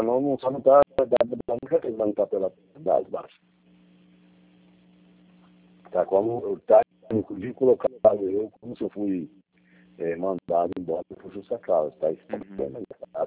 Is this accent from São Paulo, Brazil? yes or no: yes; Presidente Epitácio, São Paulo, Brazil; Eu sou de Presidente Pitácio.